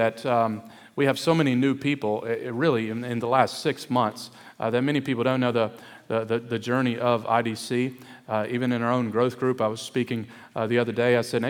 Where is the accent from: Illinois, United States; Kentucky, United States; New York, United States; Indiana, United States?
Kentucky, United States; also born or lived in Detroit; I was born in Detroit, Michigan. That explains a lot of my thuggishness. And from there, my family moved to Kentucky, where I was raised.